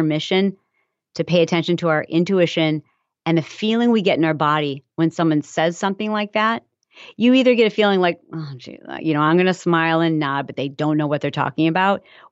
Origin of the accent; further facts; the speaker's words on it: Michigan, United States; I'm from Michigan, and so I grew up around farms and, you know, the smell of manure and cows